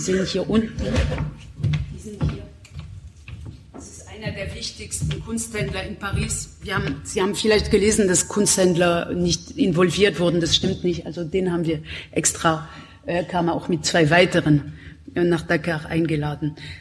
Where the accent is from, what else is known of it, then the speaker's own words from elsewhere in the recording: Berlin, Germany; Für mich als Berlinerin